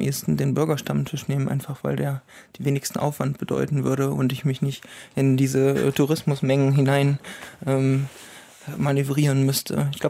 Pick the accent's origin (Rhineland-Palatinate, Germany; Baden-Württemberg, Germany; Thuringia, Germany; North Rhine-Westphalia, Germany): Thuringia, Germany; Eisenach; Genau, ich komme ja ursprünglich selber aus Eisenach, aber in Jena habe ich eben meinen Bachelor studiert.